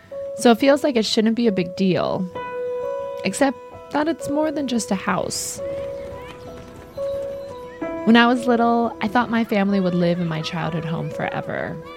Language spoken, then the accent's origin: English; Columbus, Ohio, United States; I'm in the car with my mom visiting my hometown, Columbus, Ohio, and I decide to address the elephant in the room.